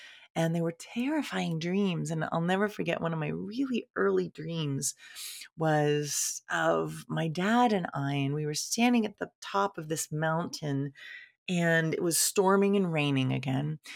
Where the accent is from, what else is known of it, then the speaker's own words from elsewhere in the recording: Ohio, United States; And that was just extra, if you know what I mean, for a young kid growing up in Ohio.